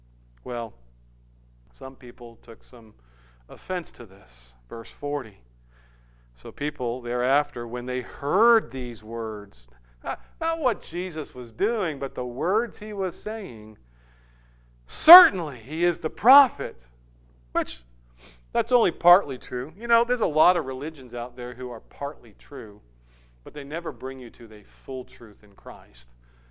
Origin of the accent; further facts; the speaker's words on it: New Hampshire, United States; I'm through and through a New Hampshireite. I grew up in New England, and I claim New England. But let's face it, when I claim home, it's New Hampshire, right?